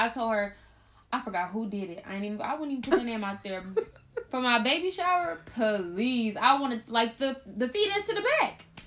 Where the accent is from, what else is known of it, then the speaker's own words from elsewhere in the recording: North Chicago, Illinois, United States; From North Chicago.